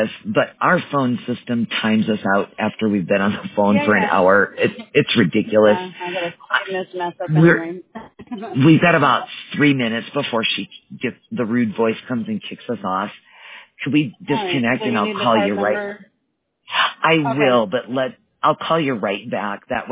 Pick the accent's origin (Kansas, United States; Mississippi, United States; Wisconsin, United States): Wisconsin, United States; now in Colorado, United States; Live in Colorado, but I was born and raised in Wisconsin, and my husband in North Dakota.